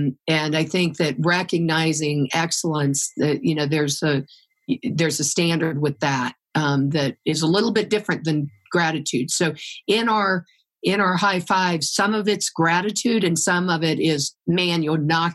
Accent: Orlando, Florida, United States; one example of that would be that I grew up in Orlando, Florida.

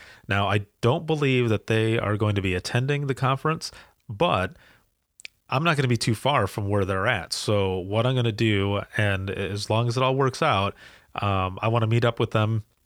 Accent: Michigan, United States; I come from Michigan. I hail from Michigan

